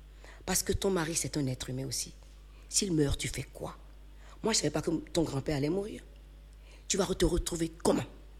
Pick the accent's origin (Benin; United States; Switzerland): Benin; moved away; Mais je suis partie du Bénin en 1983 parce que la dictature communiste devenait insoutenable pour moi.